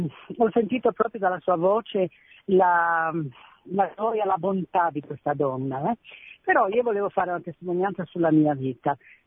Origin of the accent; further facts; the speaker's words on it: Genoa, Liguria, Italy; Sono di Genova, però adesso sono in Valtellina.